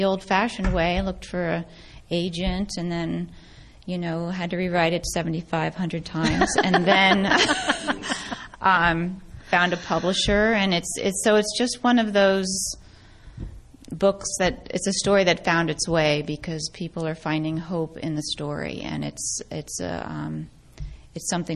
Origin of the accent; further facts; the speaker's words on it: East Coast, United States; moved away; I'm from the East Coast originally. So when we moved out and you're surrounded by all of these creative people, it is inspiring.